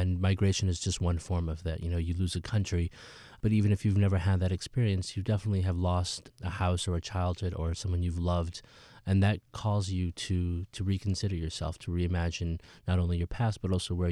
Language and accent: English; Peoria, Illinois, United States; born or raised there